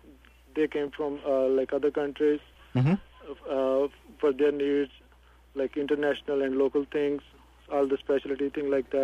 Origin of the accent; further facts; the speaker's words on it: Pakistan; I'm from Pakistan.